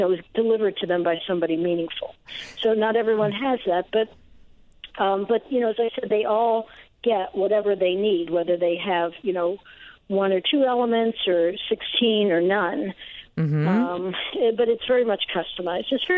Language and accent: English; Ohio, United States; it was for somebody from my hometown in Ohio